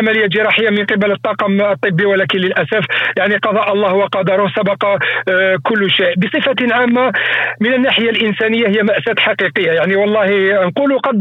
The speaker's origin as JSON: {"language": "Arabic", "country": "Algeria", "said": "أنا كإعلامي جزائري أؤكد للجمهور"}